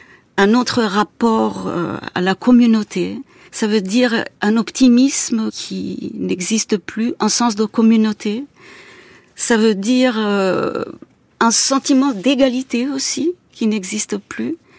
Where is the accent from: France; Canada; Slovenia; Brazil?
Slovenia; Ljubljana; Oui, c'est ma ville, c'est ma ville natale. Je pourrais dire je suis un enfant du socialisme yougoslave, parce que donc moi je suis née en Yougoslavie.